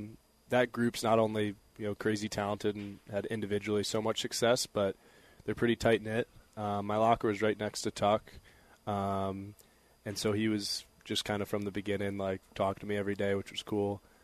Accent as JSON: {"language": "English", "town": "Haddonfield", "region": "New Jersey", "country": "United States", "tie": "born or raised there", "said": "They were they started in my hometown, Haddonfield, and then they moved to Philly, and everybody was devastated."}